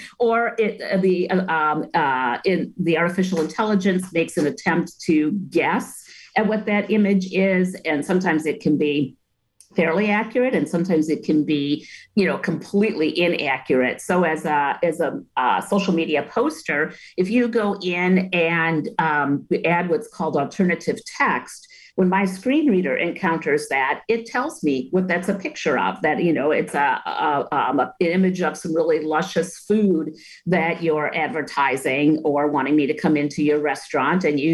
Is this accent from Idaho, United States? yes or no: no; Washington Island, Wisconsin, United States; now in Madison, United States; I grew up on Washington Island, yep, and left in 1981 to start my adult life here in Madison as a freshman at the UW